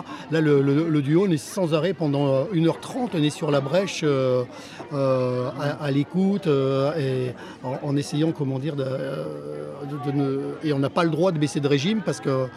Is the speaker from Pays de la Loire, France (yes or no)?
no; Voiron, Auvergne-Rhône-Alpes, France; Et moi, je suis l'étranger, je viens de la Chartreuse, de la Chartreuse